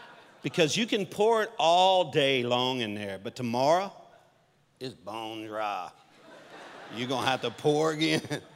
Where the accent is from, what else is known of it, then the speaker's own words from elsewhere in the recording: Louisiana, United States; I don't know how to multiply. I'm a Cajun.